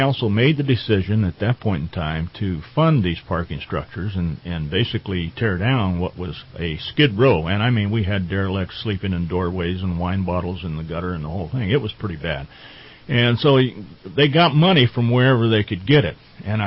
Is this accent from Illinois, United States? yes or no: no; Redding, California, United States; Now, I grew up in Redding. I can remember when this block behind us, California Street, was nothing but bars down below and brothels upstairs.